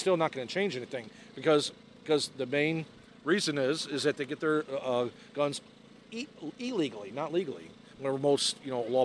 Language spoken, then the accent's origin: English; Shanahan, Illinois, United States; now in Manuka, United States; been a local resident of Manuka, well, really the Will County, Grundy County area since I was born. I grew up in Shanahan and lived in Manuka now since 2004.